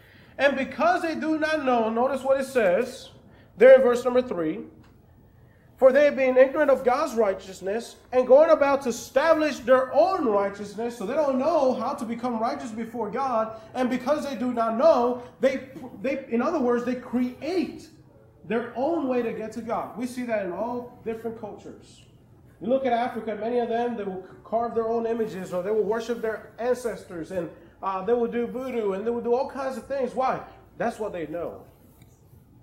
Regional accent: Dominican Republic; I remember growing up in the Dominican Republic.

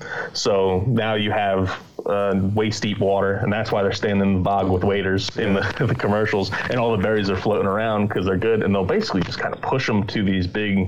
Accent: New Jersey, United States; and he found out I was from New Jersey, and we started talking about cranberries

